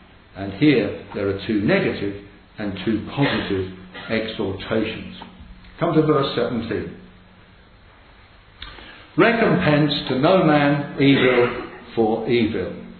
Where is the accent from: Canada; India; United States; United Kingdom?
United Kingdom; Leicester, East Midlands; As you know, I come from Leicester.